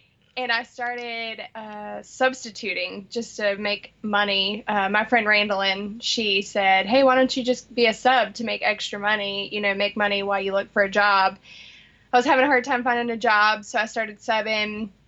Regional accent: Florida, United States; So, I'm from the north side as well. Woo, woo. I grew up on in the Highlands area. So, I went to Pine Estates and then San Mateo, Highlands Middle School, and then First Coast.

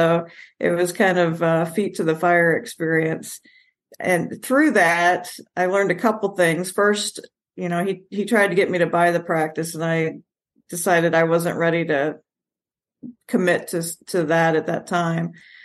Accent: Kentucky, United States; Well, my dad worked for Ford, so we got transferred quite a bit. I spent the most time in Kentucky, and that's how I ended up at Auburn

